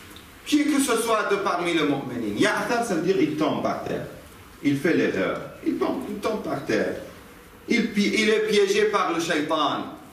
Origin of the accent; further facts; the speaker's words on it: Karbala, Karbala Governorate, Iraq; J'ai dit je suis de Karbala. Il a dit Karbala, ça veut dire vous êtes chiite? Je dis oui, je suis chiite.